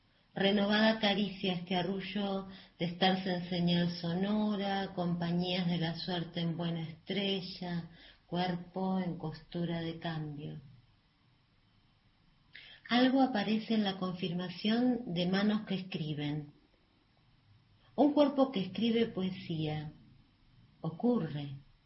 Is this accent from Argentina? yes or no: yes; Neuquén, Argentina; born there; also born or lived in Bahía Blanca; nací en Bahía Blanca, pero vivo en Neuquén desde que soy chica.